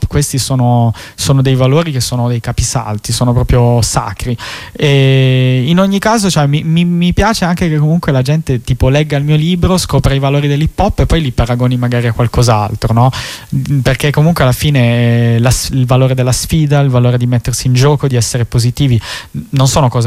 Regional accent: Aosta, Aosta Valley, Italy; No, io vengo da Aosta.

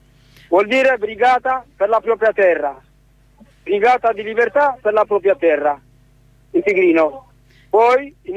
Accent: Eritrea; moved away; Io come persona, come eritreo, sono 22 anni che non vado a casa perché sono contro il regime.

